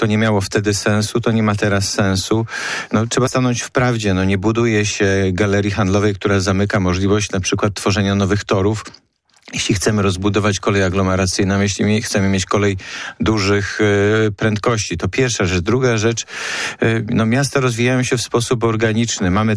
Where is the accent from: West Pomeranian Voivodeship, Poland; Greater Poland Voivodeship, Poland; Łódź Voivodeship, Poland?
Greater Poland Voivodeship, Poland; Poznań; Żaden obiekt, z którego będziemy jako poznaniacy mogli być dumni, żaden funkcjonalny obiekt tutaj nie powstanie